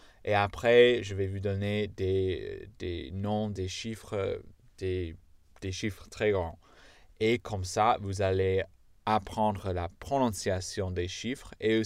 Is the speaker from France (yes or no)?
no; United States; accent: American; French is a second language; Je suis américain, donc j'ai pas d'accent anglais parfait, j'ai l'accent américain parfait parce que je suis américain.